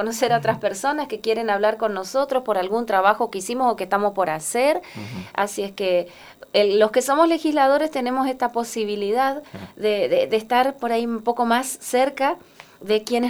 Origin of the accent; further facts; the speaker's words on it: Mercedes, Corrientes, Argentina; yo soy absolutamente correntina, he elegido vivir en esta provincia. Por supuesto que soy oriunda de Mercedes, soy mercedeña